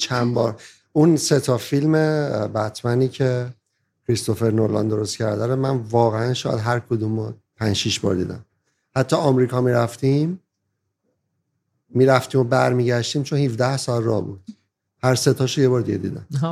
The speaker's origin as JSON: {"language": "Persian", "country": "Iran", "tie": "born there", "said": "توی نقطه ای از ایران به دنیا اومدم که شرایط نداشتم،"}